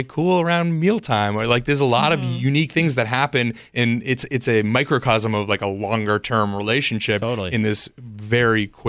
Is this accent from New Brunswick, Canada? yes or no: no; Toronto, Ontario, Canada; I'm originally from Toronto, actually.